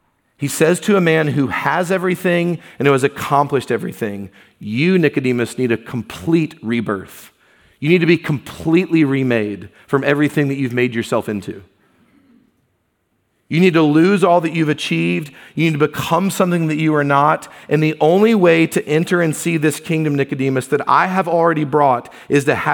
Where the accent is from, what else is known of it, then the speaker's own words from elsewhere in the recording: Jacksonville, Florida, United States; I grew up in Jacksonville, Florida, hurricanes every season, and you don't mess with hurricane wind.